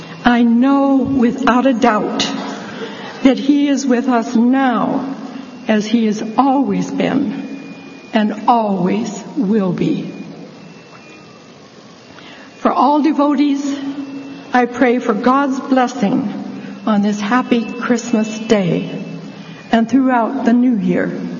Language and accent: English; Vancouver, British Columbia, Canada; Hello, Vancouver. I'm from Vancouver.